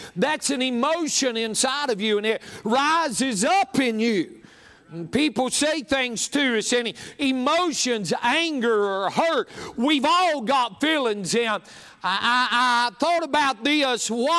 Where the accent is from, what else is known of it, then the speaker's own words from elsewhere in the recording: the South, United States; We was raised in the South, and going to church is just what we was brought up doing.